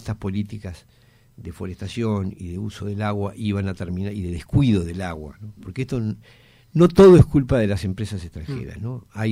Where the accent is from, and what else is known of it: Uruguay